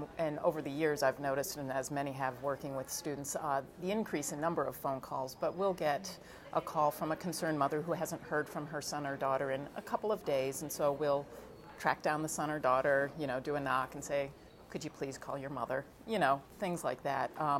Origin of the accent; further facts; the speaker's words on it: Newington, Connecticut, United States; moved away as an adult; I grew up in Newington, Connecticut, and then left Connecticut to go to college in New Hampshire.